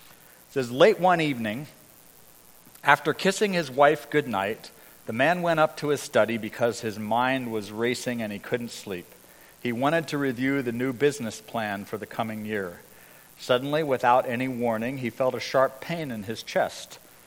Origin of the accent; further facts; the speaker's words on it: Hong Kong; so I grew up in Hong Kong, grew up in missionary circles, went to lots of missions conferences.